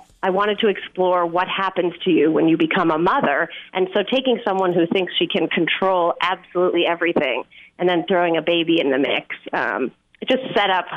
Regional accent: New York, United States; now in Austin, United States; No, I'm not from Austin. I'm from New York.

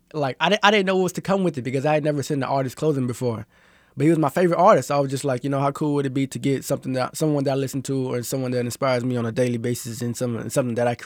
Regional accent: Kansas City, United States; I live in Kansas City. I'm from Kansas City.

